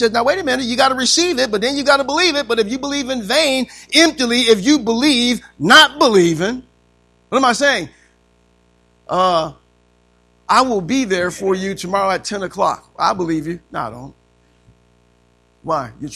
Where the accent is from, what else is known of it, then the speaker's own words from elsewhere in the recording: Joliet, Illinois, United States; born there; you'll see that I was born in Joliet, Illinois, February 28th at St. Joseph's Hospital.